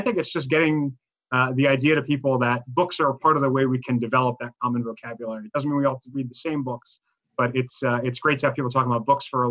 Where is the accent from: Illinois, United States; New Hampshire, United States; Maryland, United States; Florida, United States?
Maryland, United States; I mean, I grew up in Maryland, but I'll be honest, most of our vacations were to see family in New Jersey.